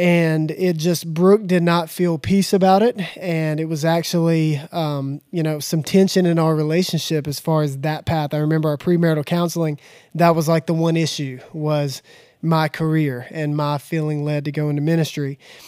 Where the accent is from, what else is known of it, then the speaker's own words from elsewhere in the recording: Asheboro, North Carolina, United States; So I grew up here in Asheboro and came through, to keep it short.